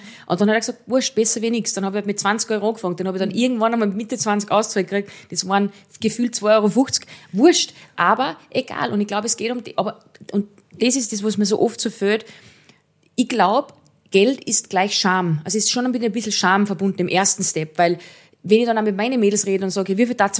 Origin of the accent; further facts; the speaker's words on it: Austria; was auch ein Problem ist bei uns in Österreich, dieses Neidige und Missgünstige